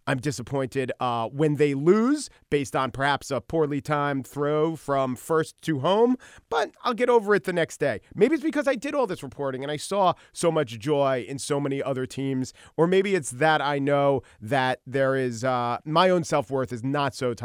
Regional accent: New York, United States; I'm from New York, and I could have been a Yankees fan, but I was raised a Mets fan

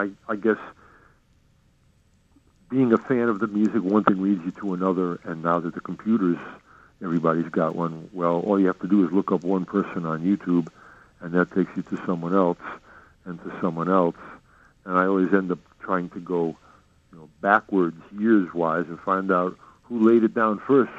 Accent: Connecticut, United States; And I grew up in Connecticut.

